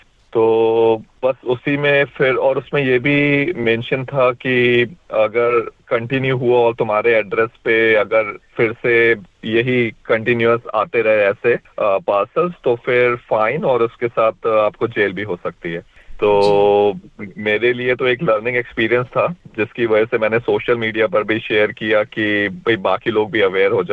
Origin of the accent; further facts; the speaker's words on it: Madhya Pradesh, India; moved away; और मैं मध्य प्रदेश इंडिया से बिलोंग करता हूँ। हाँ जी, मैं यहाँ पर 4 साल से हूँ।